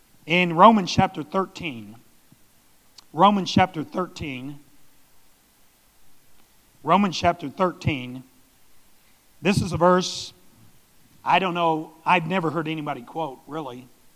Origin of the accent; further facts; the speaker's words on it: Germany; English is a second language; now in United States; Growing up in Germany, I went to grade school. I went to kindergarten, grade school, Realschule, which is a somewhat higher school there. And then I went to the Technische Gymnasium, which would be even the equivalent here of a junior college.